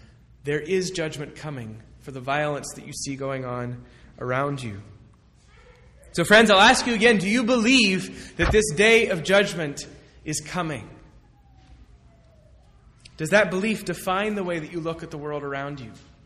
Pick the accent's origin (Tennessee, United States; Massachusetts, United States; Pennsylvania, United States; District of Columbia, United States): Massachusetts, United States; Boston; When I was growing up in Boston, when we went to Red Sox games, when we were walking from the train station to Fenway Park, we would always pass this man